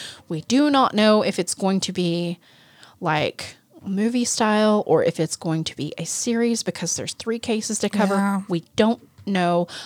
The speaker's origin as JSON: {"language": "English", "town": "Ada", "region": "Oklahoma", "country": "United States", "tie": "born or raised there", "said": "There's Henrietta, Maysville, and Ada, which Ada is my hometown."}